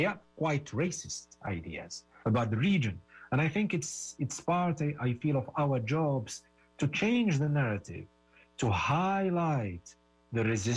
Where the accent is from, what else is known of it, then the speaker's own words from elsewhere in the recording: Tunisia; especially about my home country, Tunisia